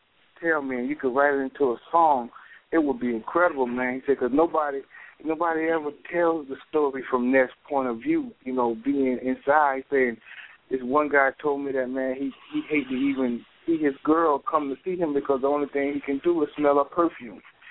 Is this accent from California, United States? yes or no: no; Daytona Beach, Florida, United States; I grew up in Daytona Beach, Florida, man, and Daytona is not a very big place from what we have to work with. And it was a real tight-knit place, like everybody knew everybody.